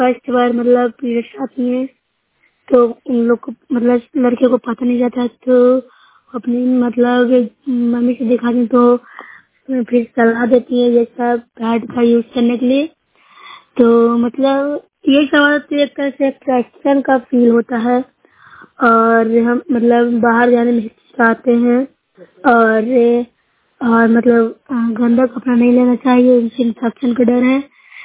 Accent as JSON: {"language": "Hindi", "region": "Bihar", "country": "India", "said": "मैं नूरसरे प्रखंड से हूँ, जिला नालंदा की रहने निवासी हूँ।"}